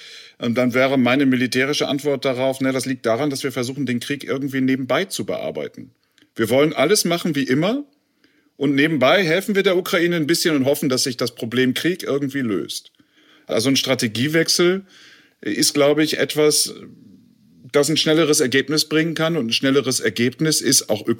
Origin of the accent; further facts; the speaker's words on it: Germany; auch wenn das gerade als Deutscher so ein bisschen kontraintuitiv ist